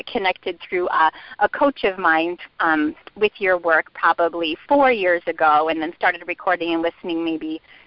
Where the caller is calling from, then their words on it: Iowa, United States; I am from Iowa, and this is my first time calling in.